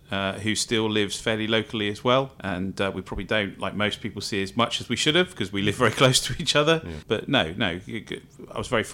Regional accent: Frome, South West England, United Kingdom; I was born and brought up in Somerset on the outskirts of Frome.

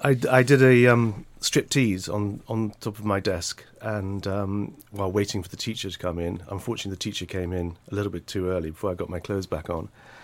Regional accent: Portsmouth, South East England, United Kingdom; born there; also born or lived in Edinburgh; No, I was born in Hampshire, not so far away, actually in Southsea, the seafront of Portsmouth. And I was lived there for a couple of years.

